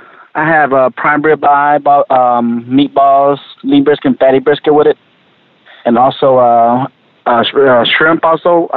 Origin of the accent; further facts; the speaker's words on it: Palacios, Texas, United States; Well, I was born in Palacios, Texas, growing up, helping my dad on the shrimp boat, and then just moved to Houston after I graduated.